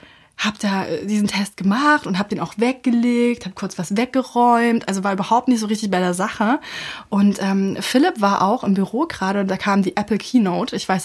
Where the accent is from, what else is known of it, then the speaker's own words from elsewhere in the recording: Berlin, Germany; Ich komme aus Berlin, bin Anfang 30